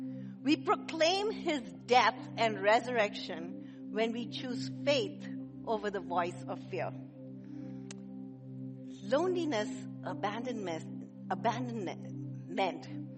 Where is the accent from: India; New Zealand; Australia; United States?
India; the church that we grew up in India